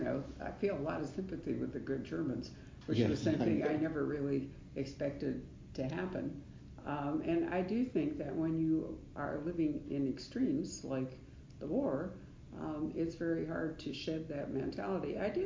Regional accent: Chicago, Illinois, United States; And I remember McCarthy because I grew up in Chicago, and he was right over the border there in Wisconsin.

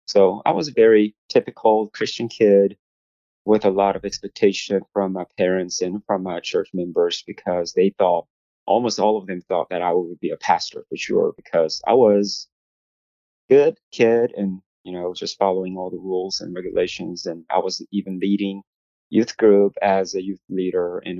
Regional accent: South Korea; English is a second language; moved away as an adult; now in United States; I'm made in Korea, as Kevin mentioned. So I was born in Korea, grew up in Korea, and I got married in Korea, had my first child in Korea.

